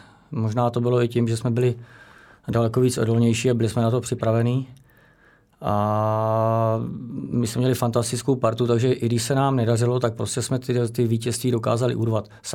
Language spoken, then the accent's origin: Czech; Stochov, Central Bohemian Region, Czechia; Takže vlastně jsme se přestěhovali nějakých 5 letech a vlastně vyrůstal jsem na Stochově a do té doby, než vlastně jsem přestoupil ve 14 do Sparty.